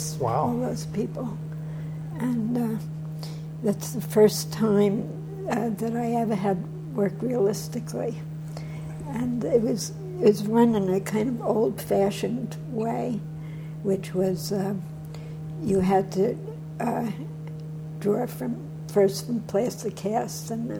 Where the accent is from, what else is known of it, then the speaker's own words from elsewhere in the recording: Brooklyn, New York, United States; born there; And I was born in Kings County Hospital, which is where we lived in Brooklyn.